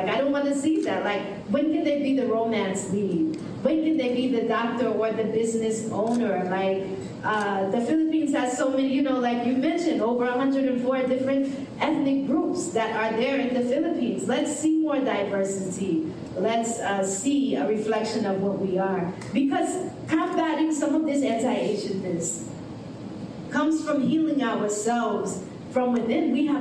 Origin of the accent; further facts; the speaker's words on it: New York, United States; moved away; also born or lived in North Carolina, United States; I'm originally from New York. We moved to the Southeast United States in North Carolina at a time when there were not a lot of Filipinos.